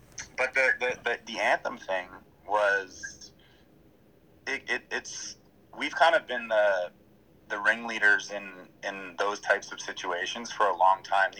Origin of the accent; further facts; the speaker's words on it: Toronto, Ontario, Canada; obviously Toronto was more special because I'm from Toronto